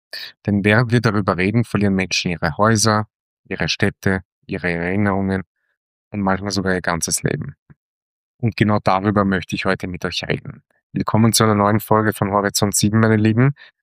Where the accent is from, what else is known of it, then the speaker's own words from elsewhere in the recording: Vienna, Austria; Wenn ich in Wien bin und wenn ich an dem Wohnhaus vorbeigehe, im 5. Bezirk in Margareten, wo ich aufgewachsen bin